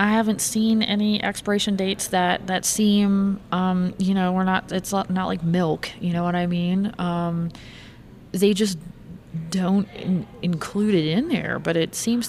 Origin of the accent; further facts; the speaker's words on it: Virginia, United States; They're produced in Pennsylvania, but I had them as a child growing up in Virginia.